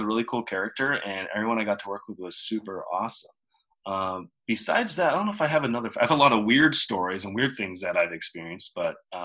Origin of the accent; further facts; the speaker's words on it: Seattle, Washington, United States; now in Los Angeles, United States; I'm originally from Seattle, born and raised. I now live in Los Angeles, currently actor, model.